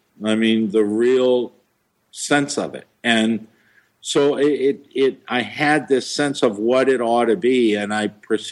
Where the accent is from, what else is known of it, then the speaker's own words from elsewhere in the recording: Houston, Texas, United States; I mean, I'm an artist from Houston, Texas. I love Houston, Texas. I mean, it's my hometown.